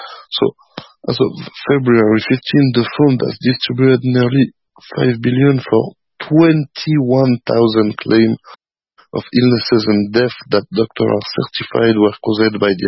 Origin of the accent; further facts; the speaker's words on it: Geneva, Switzerland; from Geneva, Switzerland.